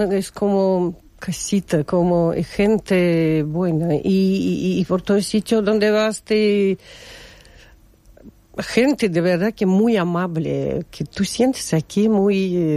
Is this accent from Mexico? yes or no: no; Kazakhstan; Spanish is a second language; moved away as an adult; also born or lived in Tolyatti, Russia; now in Spain; Bueno, soy de Kazajstán, he nacido en Kazajstán y viví 25 años en Kazajstán. Luego he cambiado de sitio y viví en ciudad se llama Toliati